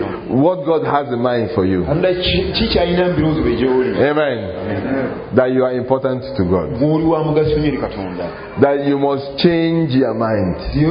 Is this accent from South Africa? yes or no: no; Nigeria; How many of you know I'm from Nigeria? Did you tell them I'm from Nigeria?